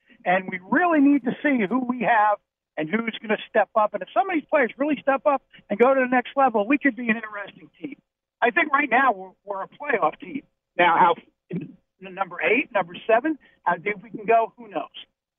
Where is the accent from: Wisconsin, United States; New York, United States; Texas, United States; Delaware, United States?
New York, United States; And he's the only one I follow from the Nets, because I'm a New Yorker.